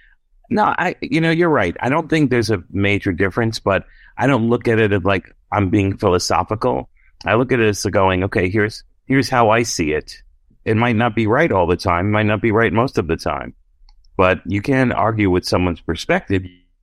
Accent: Brooklyn, New York, United States; And I'm like, oh yeah, I'm from Brooklyn.

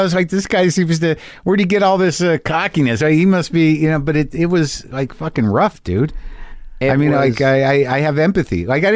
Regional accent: New York, United States; For me, I'm like, I'm being from New York

